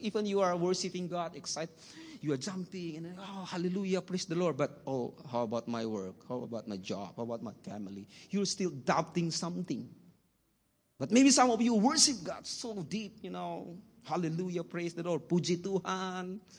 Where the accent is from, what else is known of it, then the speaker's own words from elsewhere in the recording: Philippines; Because the island that where I came from in Hokkien is a crazy island. The name is Xiao Island. Yes, that's the name of my place, where my hometown. It's a southern part of the Phi